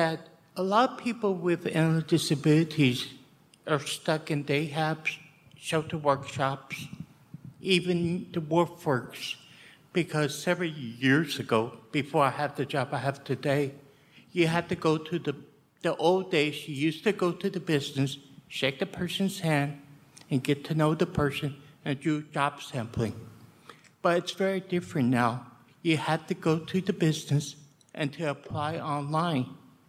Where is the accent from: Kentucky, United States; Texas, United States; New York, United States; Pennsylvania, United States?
Texas, United States; San Antonio; I'm from San Antonio, Texas.